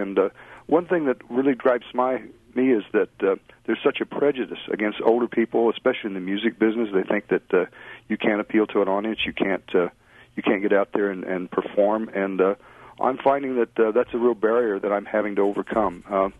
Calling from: Clay City, Illinois, United States; I'm calling from Clay City, Illinois.

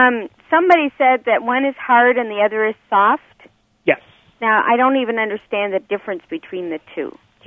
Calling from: Canada; I'm from Canada, and when I go to Canada, we always enjoy 100% whole wheat bread

